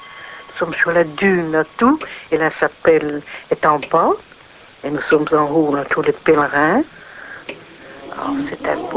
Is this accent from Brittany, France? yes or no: yes; Pamard, Brittany, France; also born or lived in Plomeur; Je suis née à Plomeur en 1910. Et alors, en 1911, nous avons quitté Plomeur pour venir ici à Pamard.